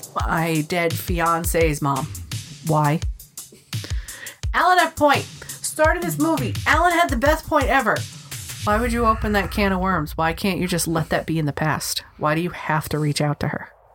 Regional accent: United States; but the doors be a little wider because I'm American and I'm huge.

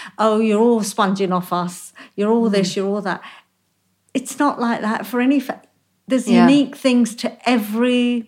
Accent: Bangladesh; We're not Gujarati. We're not Indian. We're from East Pakistan, that we don't know what we are now, because you're East Pakistan, but you hadn't become Bangladesh yet.

